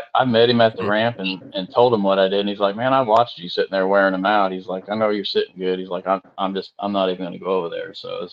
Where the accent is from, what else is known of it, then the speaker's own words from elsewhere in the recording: Okeechobee, Florida, United States; I grew up on Okeechobee, on the south end at Slim's Fish Camp